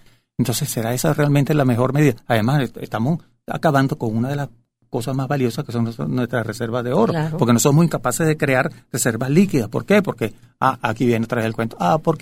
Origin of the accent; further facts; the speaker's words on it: Venezuela; tenemos todo, como venezolanos, tenemos todos los derechos de conocer los intríngulos